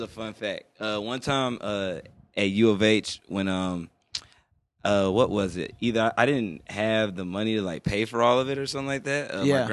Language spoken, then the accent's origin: English; Riverside, California, United States; I'm from Riverside.